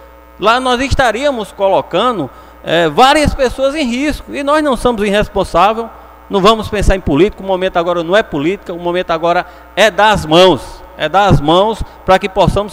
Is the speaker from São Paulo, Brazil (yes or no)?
no; Araripina, Pernambuco, Brazil; Nós que temos familiares aqui, vários familiares, amigos, somos daqui de Araripina